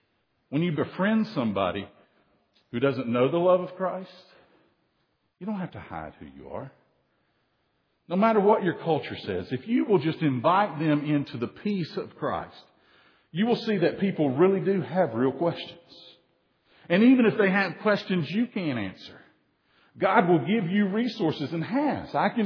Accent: Soddy Daisy, Tennessee, United States; When I was a kid in my church, the little Presbyterian church I grew up in Soddy Daisy, Tennessee, First Presbyterian Soddy Daisy, Tennessee.

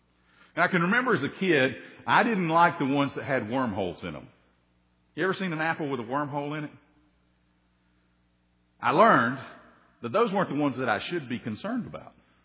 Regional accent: Tennessee, United States; When I was a boy, growing up in Tennessee, we lived around apple orchards

